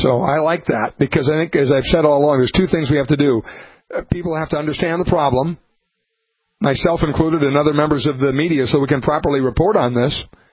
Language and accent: English; Minnesota, United States; And, I'm a Minnesotan. I grew up in Minnesota.